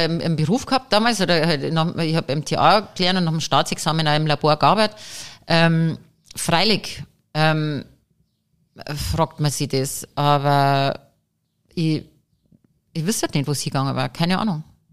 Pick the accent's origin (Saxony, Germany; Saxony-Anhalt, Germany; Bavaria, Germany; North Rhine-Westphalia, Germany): Bavaria, Germany; Riedering; Es ist mitten in Riedering. Also mein Heimatort